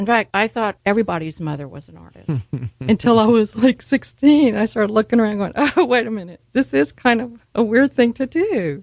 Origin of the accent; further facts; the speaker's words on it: Houston, Texas, United States; born there; now in Austin, United States; I was born in Houston, and my parents were West Texans, and my father an engineer